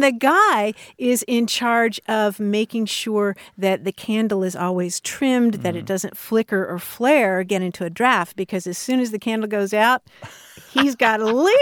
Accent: Kentucky, United States; And I can tell you, growing up in Kentucky, I said seesaw

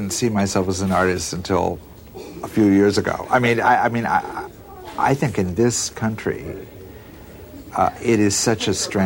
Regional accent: Washington, United States; Well, I'm from the West. I grew up in a totally sort of ordinary rural situation, a little town in the state of Washington, right on the border of Idaho.

